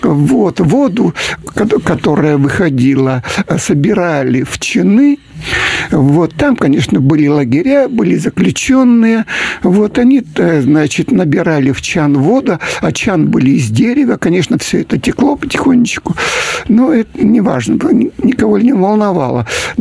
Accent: Syktyvkar, Komi Republic, Russia; Я родился в Коми-ССР, вот, в городе Сыктывкаре. Там же, значит, закончил школу

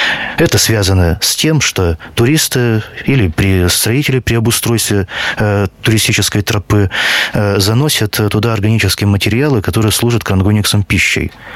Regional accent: Orda, Perm Krai, Russia; Вот это мне тем более приятно, что Орда есть моя малая родина.

